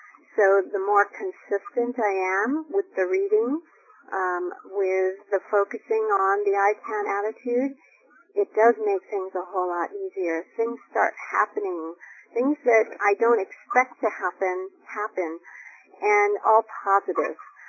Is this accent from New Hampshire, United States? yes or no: yes; New Hampshire, United States; I'm from New Hampshire